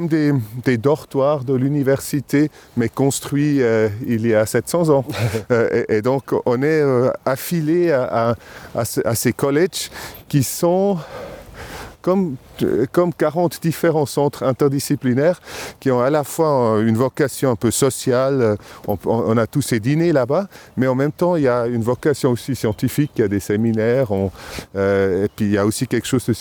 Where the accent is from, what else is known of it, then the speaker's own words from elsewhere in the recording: Aargau, Switzerland; French is a second language; Non, j'ai grandi en Argovie.